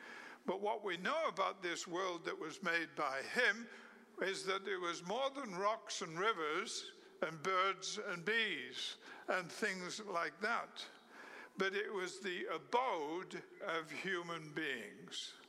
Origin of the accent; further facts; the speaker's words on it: United Kingdom; now in United States; I'm British, so I was never a great fan of the Declaration of Independence. Frankly, till I came to America, I'd never heard of it.